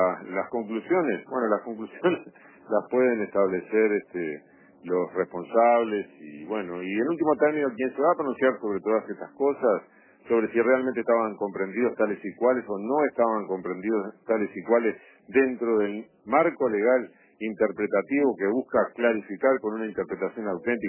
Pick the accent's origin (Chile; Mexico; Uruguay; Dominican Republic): Uruguay